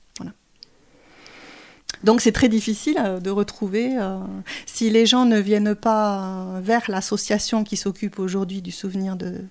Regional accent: Albi, Occitanie, France; j'ai grandi à Albi, je ne suis pas née ici, mais j'ai grandi à Albi

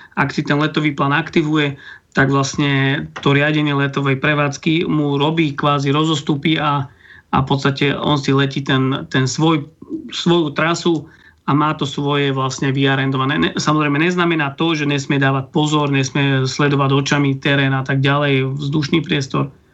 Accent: Záhorie, Slovakia; My keďže sme zo Záhoria, tak my sa napríklad do časti na východné Slovensko s bezmotorovým lietaním dostanete málo.

